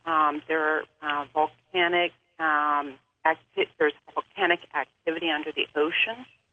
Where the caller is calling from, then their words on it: Linden, California, United States; Linden, California.